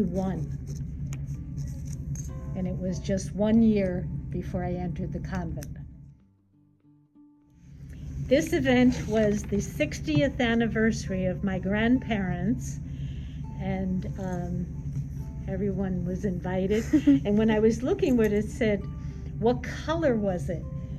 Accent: Fair Lawn, New Jersey, United States; I am from New Jersey, and I grew up in Fairlawn, New Jersey, because you're asking about my adolescent years.

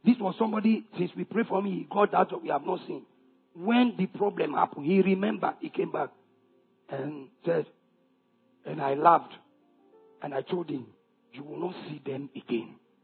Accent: Kogi, Nigeria; So I will show you I am from Kogi.

